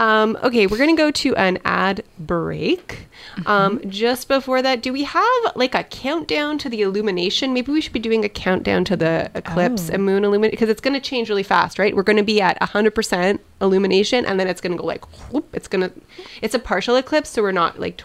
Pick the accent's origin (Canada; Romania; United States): Canada; Montreal, Quebec; English is a second language; Listen, growing up in Montreal, you just guess what vowels are.